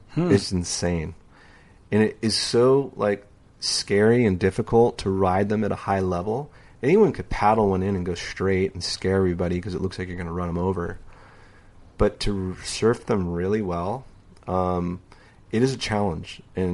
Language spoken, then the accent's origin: English; San Diego, California, United States; I grew up surfing in San Diego, and Skip was our hero.